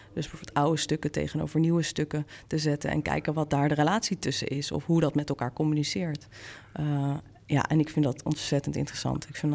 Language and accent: Dutch; Amsterdam, North Holland, Netherlands; ik ben Amsterdammer, dus ik leef sowieso in een bubbel.